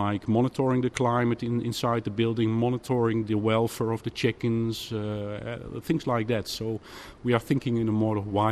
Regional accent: Netherlands; Well, I'm from the Netherlands, where we have a lot of greenhouse industry

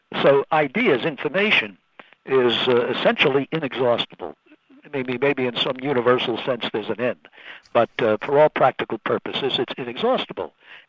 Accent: United States; I think it's from being an American.

